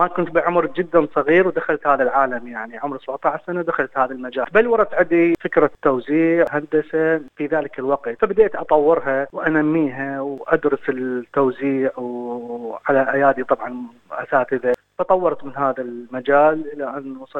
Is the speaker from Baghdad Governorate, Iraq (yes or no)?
yes; Baghdad, Baghdad Governorate, Iraq; moved away as an adult; now in Sydney, Australia; أنا من أصول عراقية، أسكن أستراليا، تحديد مدينة سيدني. أنا من بغداد، درست اختصاص الإلكترونيك، أجيت أستراليا سنة 2011.